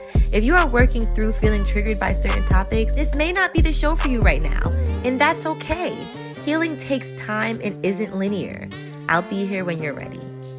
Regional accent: Queens, New York, United States; I grew up in Queens, New York, and was homeschooled slash unschooled for about 12 years.

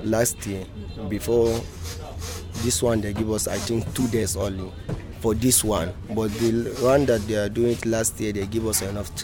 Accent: Borno, Nigeria; I came from Borno State.

